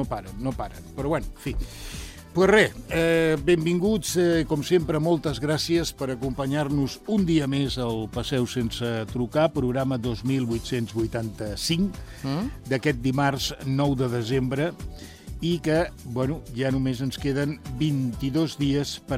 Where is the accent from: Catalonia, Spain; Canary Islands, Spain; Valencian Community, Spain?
Catalonia, Spain; Barcelona; also born or lived in Cornellà de Llobregat; vaig néixer a Cornellà, però tota la vida la vaig passar a Barcelona.